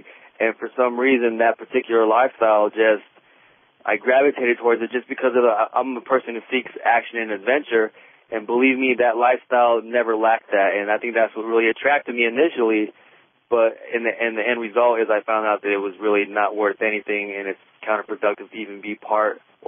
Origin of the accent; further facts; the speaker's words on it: El Paso, Texas, United States; You know, I grew up on Fort Bliss, El Paso, Texas. You know, growing up on a military base, all you see is, you know, these tough-looking guys in uniform, you know, tactical vehicles all the time, and, you know, that really influences you.